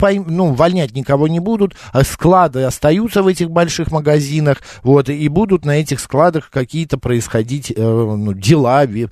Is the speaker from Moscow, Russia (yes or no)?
yes; Moscow, Russia; I'm from in Russia, in Moscow.